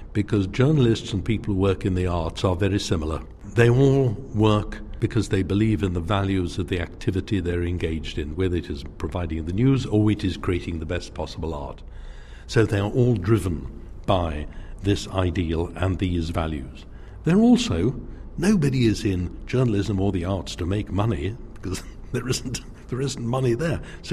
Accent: United Kingdom; I'm British and British and British

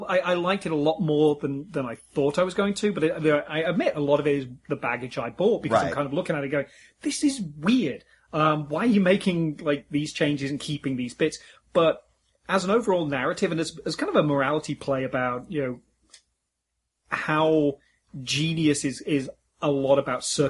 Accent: England, United Kingdom; Just because I'm English, don't look at me.

